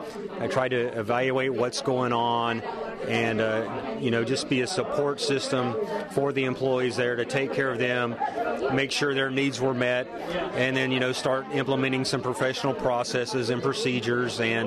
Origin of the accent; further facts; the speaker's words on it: Florida, United States; We're originally from Northwest Florida